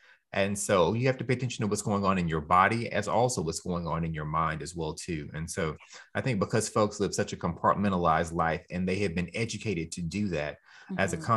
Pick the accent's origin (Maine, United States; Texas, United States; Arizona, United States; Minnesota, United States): Texas, United States; Houston; I'm from Houston, Texas, born and raised.